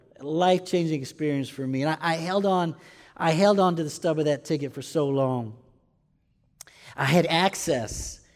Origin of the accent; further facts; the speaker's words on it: Michigan, United States; When I was growing up in Michigan, my dad worked a lot. We didn't have a lot of time to get away or vacation.